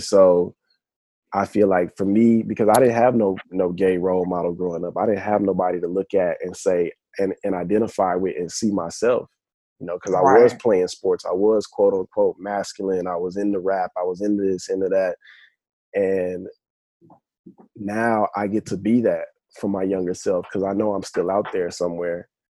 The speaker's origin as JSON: {"language": "English", "region": "the South", "country": "United States", "tie": "born or raised there", "said": "growing up in the South, I was in denial about it."}